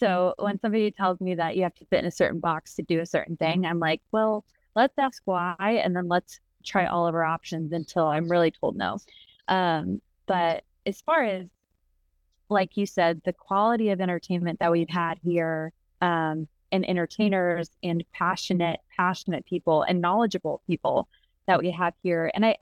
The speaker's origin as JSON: {"language": "English", "town": "Chicago", "region": "Illinois", "country": "United States", "said": "I'm originally from Chicago"}